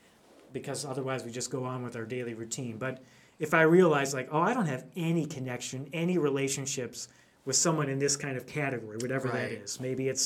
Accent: Chicago, Illinois, United States; I grew up in the Chicago area, so this is maybe even more prevalent there

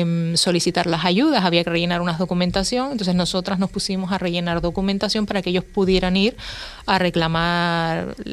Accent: Canary Islands, Spain; Bueno, yo soy una majorera más de la isla.

